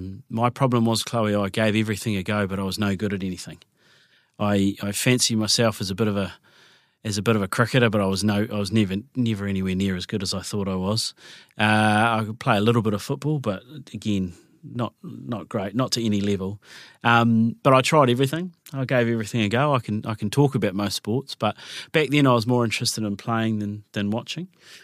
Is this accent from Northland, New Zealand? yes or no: no; Canterbury, New Zealand; so I was born in 1981. And my parents, Robin and Steve, my dad was a Canterburyan his whole life as well. Mum's from Oamaru and came up, but life was pretty good. I've always kind of lived out east